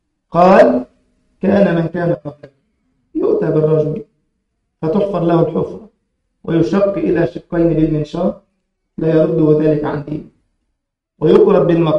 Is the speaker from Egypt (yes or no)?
yes; Egypt; وصل كيلو اللحم عندنا في مصر مثلا ب 400 جنيه